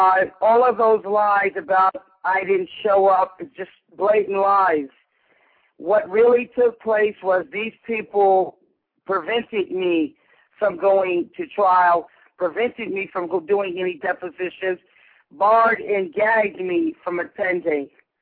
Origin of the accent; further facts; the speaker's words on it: New York, United States; And I'm not afraid. I'm a New Yorker.